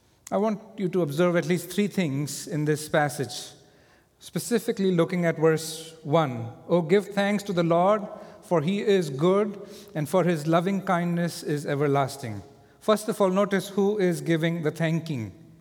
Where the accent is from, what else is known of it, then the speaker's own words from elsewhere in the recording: India; I remember a story as I was growing up in India.